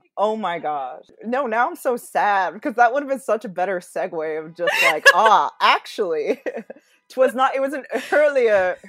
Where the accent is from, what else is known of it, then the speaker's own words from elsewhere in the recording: Seattle, Washington, United States; not just because it was set where I grew up in Seattle and the peninsula.